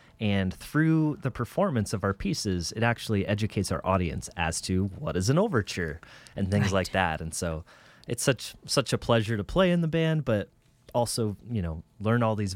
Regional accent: Salem, Oregon, United States; I did not. I'm from Salem.

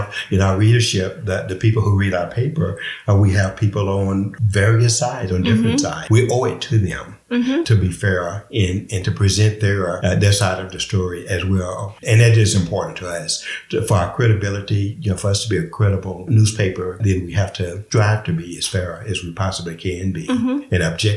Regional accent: Crockett, United States; Well, I grew up in Crockett, so I am. This is home for me.

